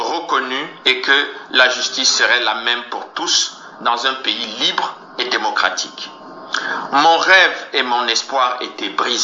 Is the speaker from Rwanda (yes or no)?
yes; Sake, Eastern Province, Rwanda; born there; je suis Rwandais. Né en 1961 dans l'ancienne commune de Sake, à l'est du Rwanda.